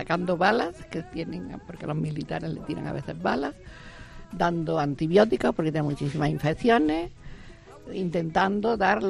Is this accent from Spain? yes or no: yes; Carcabuey, Andalusia, Spain; also born or lived in Granada, Spain / Córdoba, Spain; nací en Granada, pero he vivido toda mi vida en un pueblo, Carcaboy, un pueblo de la provincia de Córdoba, y después en Córdoba.